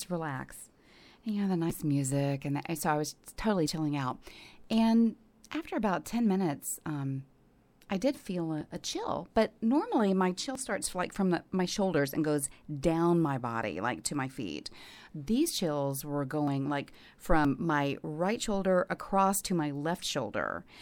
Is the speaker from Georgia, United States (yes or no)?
yes; Atlanta, Georgia, United States; I grew up in Atlanta. Mm-hmm. Southern Gothic, all the way.